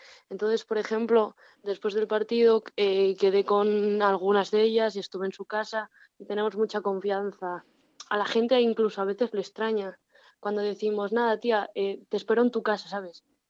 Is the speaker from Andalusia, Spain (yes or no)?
no; La Felguera, Asturias, Spain; Sí, yo soy de la Felguera.